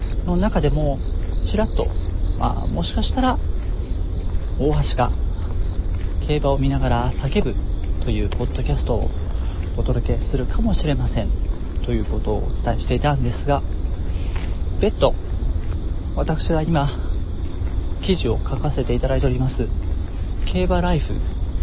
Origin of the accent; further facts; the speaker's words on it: Shiga, Japan; 私の実家のあります滋賀県の最寄りの駅まで到着したわけなんですが、